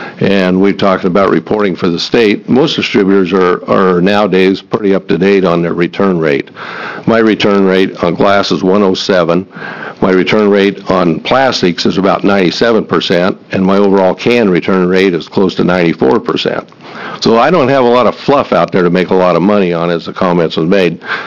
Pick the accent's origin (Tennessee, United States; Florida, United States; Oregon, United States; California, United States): Oregon, United States; Baker City; I'm from Baker City, Oregon.